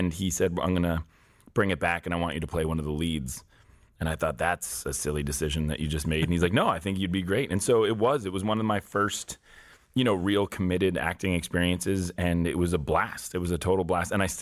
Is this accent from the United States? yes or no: yes; Newton, Massachusetts, United States; born there; I was born just outside of Boston in Newton, Mass. And my dad was a doctor.